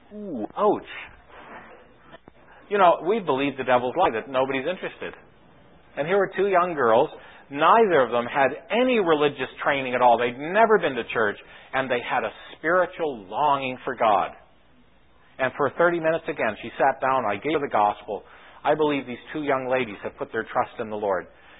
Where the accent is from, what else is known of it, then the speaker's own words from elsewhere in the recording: St. Catharines, Ontario, Canada; I'm just from a little town across the lake, St. Catharines.